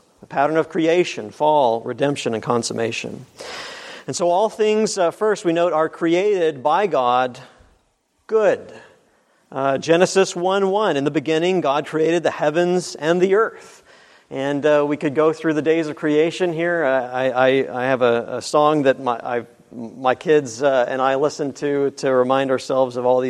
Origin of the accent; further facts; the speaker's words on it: Wichita, Kansas, United States; from Wichita, Kansas.